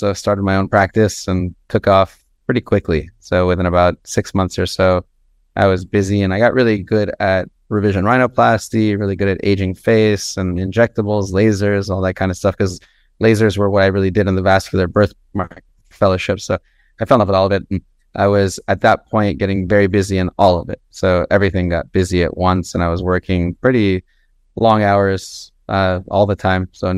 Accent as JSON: {"language": "English", "town": "San Jose", "region": "California", "country": "United States", "tie": "born or raised there", "also_born_or_lived": "Los Angeles", "said": "Yeah, I grew up in California. I was in San Jose and then LA, and throughout childhood, always wanted to be a doctor"}